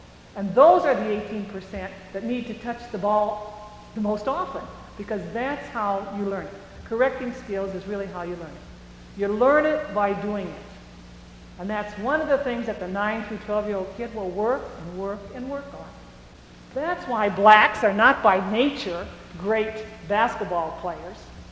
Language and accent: English; Washington, District of Columbia, United States; I'm from Washington, D.C., in the process.